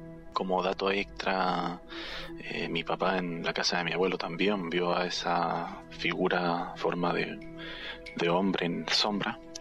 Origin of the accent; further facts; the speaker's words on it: Chile; soy de Chile.